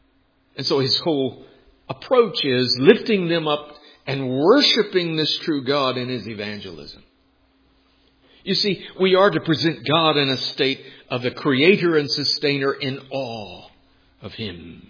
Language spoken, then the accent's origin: English; Texas, United States; Most of you know I grew up in, born and raised in Texas.